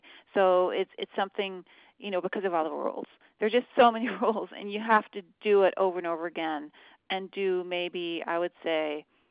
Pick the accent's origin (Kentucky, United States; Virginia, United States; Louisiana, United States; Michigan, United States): Virginia, United States; Fredericksburg; was born in Fredericksburg, Virginia, but there are two Fredericksburg, which I didn't know, and I'm from Virginia, so it's not good.